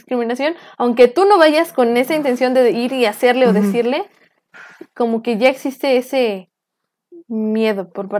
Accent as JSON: {"language": "Spanish", "country": "Mexico", "said": "Así surgimos los mestizos que somos ahora, los mexicanos."}